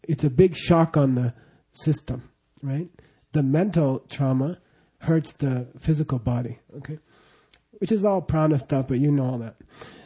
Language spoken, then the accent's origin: English; Phoenix, Arizona, United States; I became aware of my prejudice that I had grown up with. I grew up in Phoenix